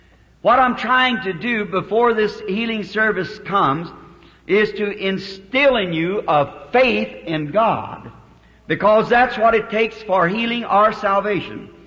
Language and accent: English; the South, United States; Is it dinner or supper here? I'm a Southerner, and it's supper to me.